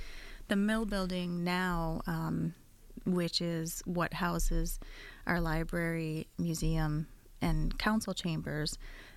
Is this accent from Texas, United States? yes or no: no; Livonia, Michigan, United States; Yes, I grew up in Livonia, but my family had a cottage on Lobdell Lake, which is nearby, and my parents retired out there, and then I moved out to Linden in 2005.